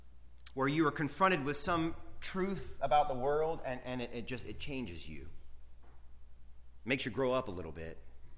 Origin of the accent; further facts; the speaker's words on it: the South, United States; Now, growing up in the South, I am no stranger to old tobacco barns falling apart on the side of the road